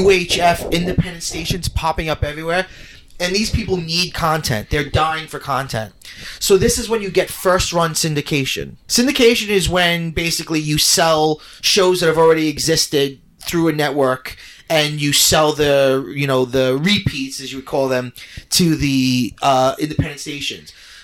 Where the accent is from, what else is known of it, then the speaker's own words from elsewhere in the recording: Brooklyn, New York, United States; I grew up in Brooklyn.